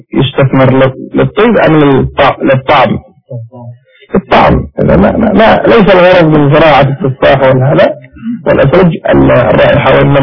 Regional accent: Yemen; قد تجد منه هكذا عندنا في اليمن مثلا بألف ريال

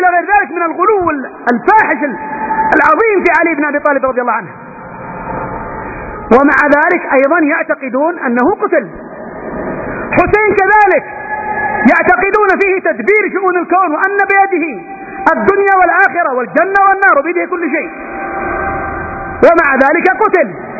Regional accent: Yemen; الرافضة الاثني عشرية الجعفرية الذين عرفوا الآن بالحوثيين عندنا في اليمن

